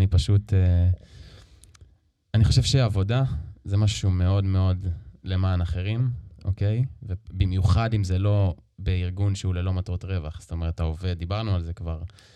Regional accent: Ra'anana, Central District, Israel; אז אני גדלתי במקום ברעננה, מקום שיש בו כסף

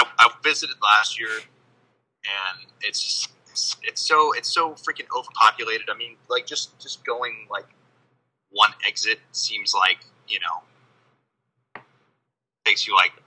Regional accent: California, United States; now in Atlanta, United States; I'm from the East Bay Area of California.

